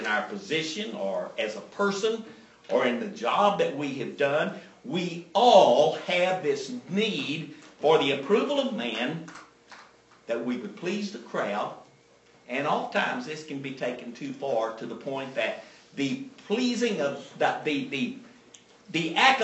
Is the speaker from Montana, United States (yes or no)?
no; Texas, United States; being a Texan and an American probably may give us a little more problem than it does other peoples in the world.